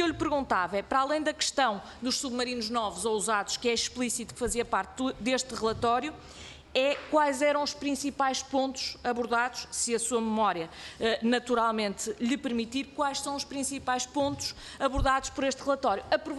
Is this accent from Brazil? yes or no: no; Portugal; Nossa, enquanto portugueses, sim.